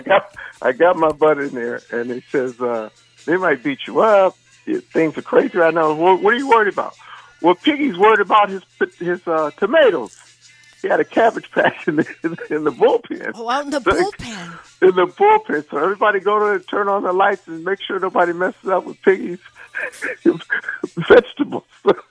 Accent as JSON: {"language": "English", "town": "Compton", "region": "California", "country": "United States", "said": "You know, I'm from Compton, and we play with no lights, so I'm used to that."}